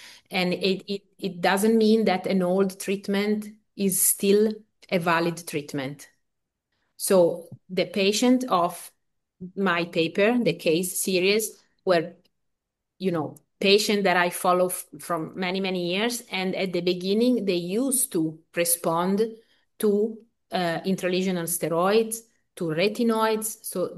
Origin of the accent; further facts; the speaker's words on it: Bologna, Emilia-Romagna, Italy; English is a second language; because I am originally from Bologna.